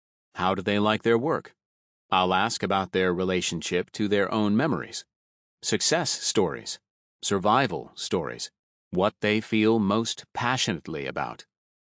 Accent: Michigan, United States; my home state of Michigan.

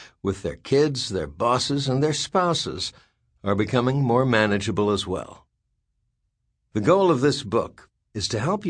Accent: Mexico; Growing up in Mexico, I was taught that only women can have emotions.

